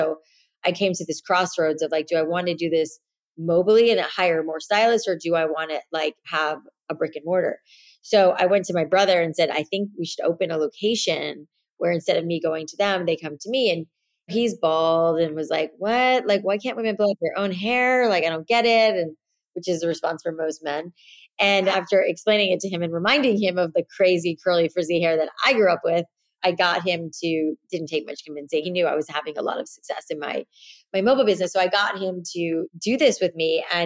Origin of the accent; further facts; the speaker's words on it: Florida, United States; now in New York City, United States; I grew up in South Florida. I have naturally curly hair, and hair has always been my passion.